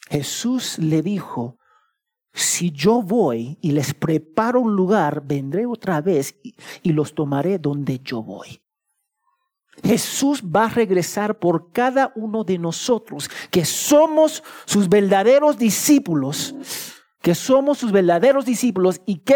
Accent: Cusco, Peru; born there; yo nací en Cusco con todo su orgullo.

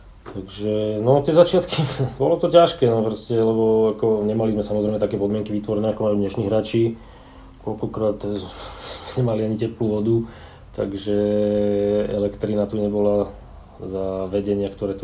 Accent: Žilina, Žilina Region, Slovakia; Ja som sa narodil v Žiline, začal som hravať futbal v Žiline

